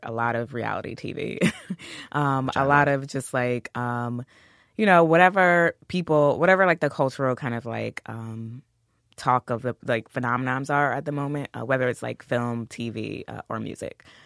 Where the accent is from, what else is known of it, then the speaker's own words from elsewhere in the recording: Queens, New York, United States; I'm from Queens.